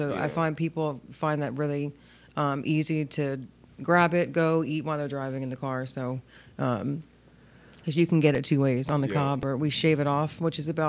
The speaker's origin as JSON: {"language": "English", "region": "Florida", "country": "United States", "said": "No, we're originally from Florida."}